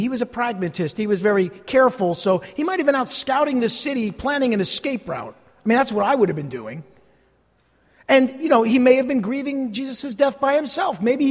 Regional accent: New Jersey, United States; Maybe it's that I'm from the Northeast, maybe from New Jersey, maybe it's just my personality.

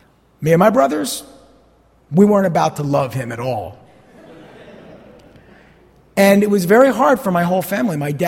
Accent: Montclair, New Jersey, United States; like when we were growing up in Montclair, if I just said, well, he's not my neighbor.

